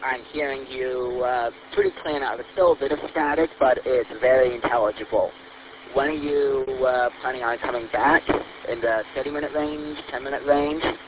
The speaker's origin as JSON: {"language": "English", "region": "New York", "country": "United States", "said": "We're from Central New York, moved up, visiting here for Thanksgiving."}